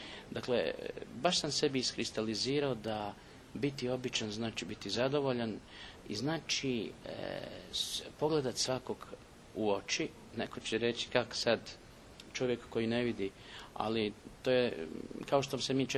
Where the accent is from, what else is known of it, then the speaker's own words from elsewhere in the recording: Sarajevo, Federation of Bosnia and Herzegovina, Bosnia & Herzegovina; now in Zagreb, Croatia; jer ja sam inače iz Sarajeva, dakle, ko zna ili bi došao u Zagreb ili bilo gdje drugdje